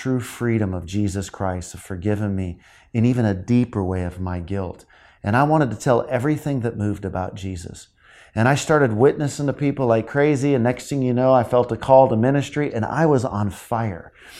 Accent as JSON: {"language": "English", "region": "California", "country": "United States", "tie": "born or raised there", "said": "I grew up in California."}